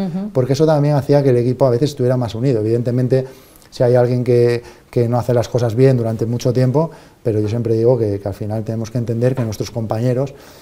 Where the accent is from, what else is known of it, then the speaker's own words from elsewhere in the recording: Cangas de Narcea, Asturias, Spain; que llegaba a mi pueblo, a Cangas de Narcea, al Alto del Acebo. Y es que la carrera pasaba por delante de mi casa